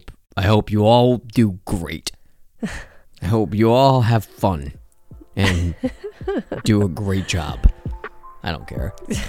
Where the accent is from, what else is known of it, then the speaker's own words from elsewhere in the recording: United States; born there; I was born in America.